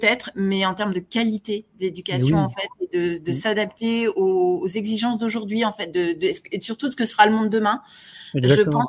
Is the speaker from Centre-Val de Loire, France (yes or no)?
no; Grenoble, Auvergne-Rhône-Alpes, France; d'autant que je suis grenobloise.